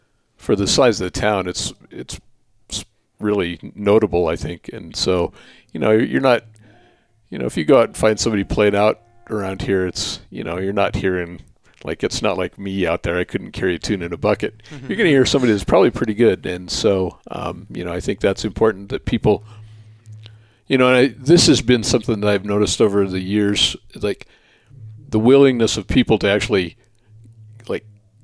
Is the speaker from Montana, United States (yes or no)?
yes; Montana, United States; I grew up here in Montana in a small town and went to college here.